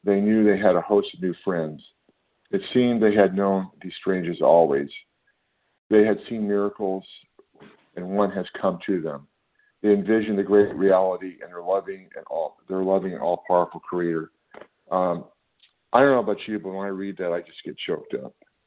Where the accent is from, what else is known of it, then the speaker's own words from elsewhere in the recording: California, United States; Good morning. … I'm from California.